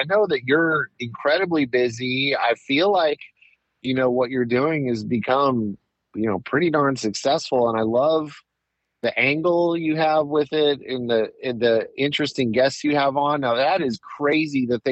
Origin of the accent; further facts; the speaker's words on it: Anaheim, California, United States; I was born in Anaheim, which is in Orange County. I lived over by Knott's Berry Farm.